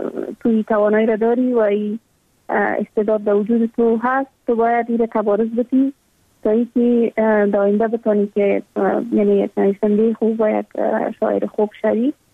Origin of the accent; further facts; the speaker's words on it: Afghanistan; تمام مردم افغانستان و حداقل هم نسلای ما، کسایی که هم دوره ما هستن، هم سن سال ما هستن، ما در دامن جنگ زاده شدیم، اما تو در جنگ کلان شدیم